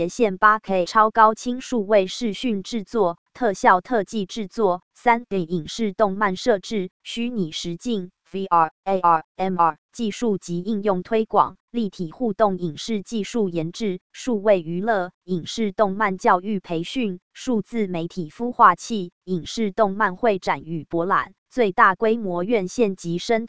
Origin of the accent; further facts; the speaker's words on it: Chengdu, Sichuan, China; 但作为土生土长的四川人，我还是很看好我们大成都的。